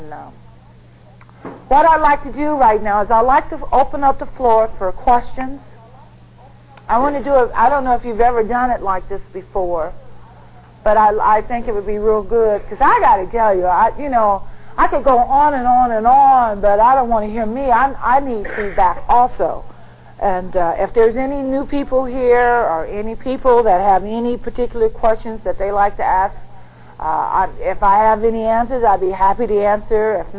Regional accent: Ohio, United States; And somehow, about 6, 7, 8 months later, I ended up in Ohio, which is my hometown.

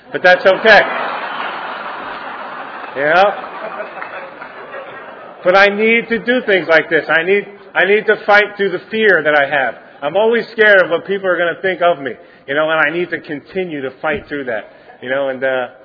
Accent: White Plains, New York, United States; I am from White Plains, New York. Grew up there. Well, I got older there.

